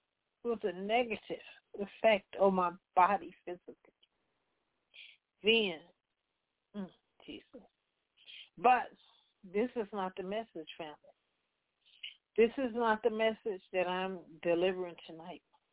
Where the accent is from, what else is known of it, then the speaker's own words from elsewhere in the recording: Compton, California, United States; She was reminding us, growing up in Compton. I always have to say, you know, it's a different thing when you're growing up in Compton.